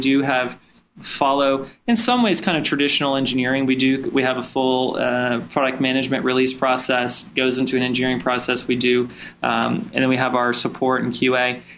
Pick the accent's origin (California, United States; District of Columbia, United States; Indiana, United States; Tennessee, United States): District of Columbia, United States; Washington; moved away as an adult; I grew up in Washington, D.C., and then moved out here in 95